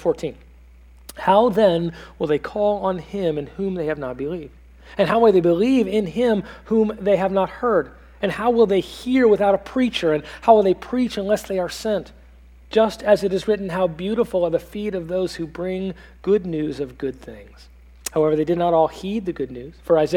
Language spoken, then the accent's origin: English; Tucson, Arizona, United States; also born or lived in San Diego, California; as we moved from Tucson, Arizona to San Diego, California, in a youth group that had a high school ministry of door-to-door witnessing.